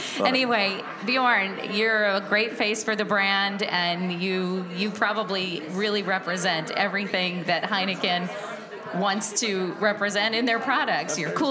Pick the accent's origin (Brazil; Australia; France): Brazil; now in United States; I grew up in Brazil.